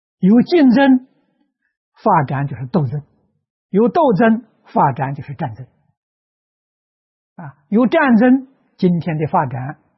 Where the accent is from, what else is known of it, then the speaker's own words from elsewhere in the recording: China; 我们中国人不如，比不上他。